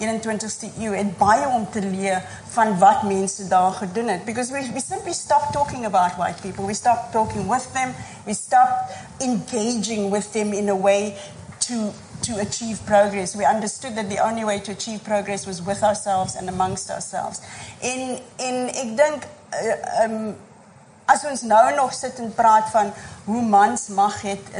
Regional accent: Cape Town, Western Cape, South Africa; waar ek vandaan kom, ek was 'n kind op die Cape Flats

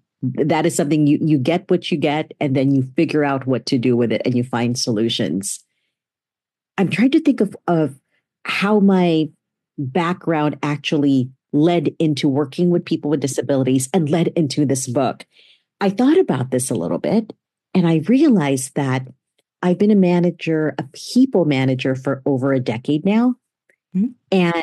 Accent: Manila, Metro Manila, Philippines; now in United States; I was born and raised in Manila in the Philippines, and we migrated to the U.S. X number of years ago. It's been quite a thrill to be able to navigate the two kinds of cultures.

